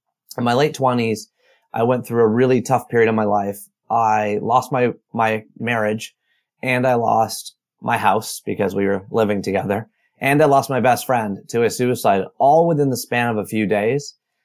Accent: Oshawa, Ontario, Canada; born there; I was born in Oshawa, Ontario, Canada, just an hour east of Toronto in 1979.

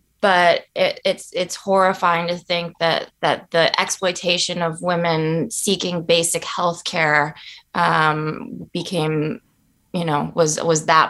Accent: Chicago, Illinois, United States; I am from Chicago, yes.

